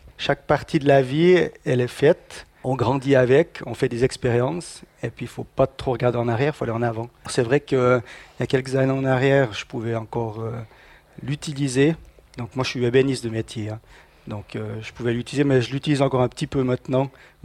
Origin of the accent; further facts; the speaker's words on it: Broc, Fribourg, Switzerland; Alors moi, quand j'étais petit, j'habitais à Breux.